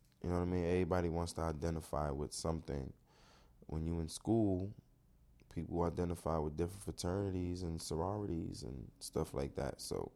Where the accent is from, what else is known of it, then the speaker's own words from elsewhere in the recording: Brooklyn, New York, United States; I love Brooklyn. I love Brooklyn. I've been here all my life. I was born in Cumberland Hospital in the Fort Greene area.